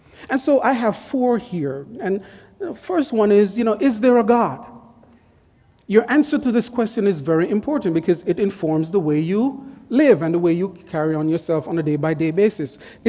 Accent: Jamaica; I'm from Jamaica, and there are certain communities in Jamaica that they're close to the sea and they're close to the river.

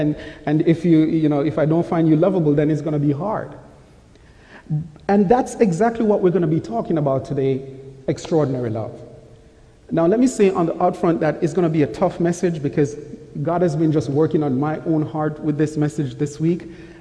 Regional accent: Jamaica; not that I'm complaining because I'm from Jamaica. I love the heat.

